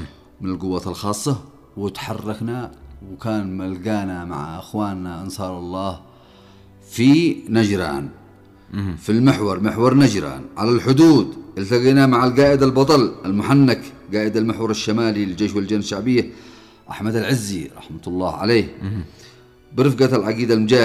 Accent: Yemen; لأنه عندما حصل العدوان السعودي الأمريكي على بلادي اليمن

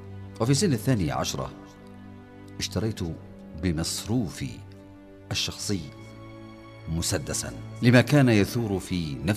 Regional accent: Palestine; لاحتلال بلادي فلسطين

